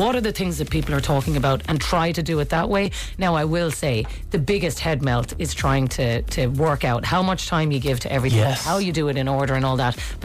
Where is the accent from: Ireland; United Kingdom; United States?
Ireland; Munster; maybe I'm biased because I'm from Munster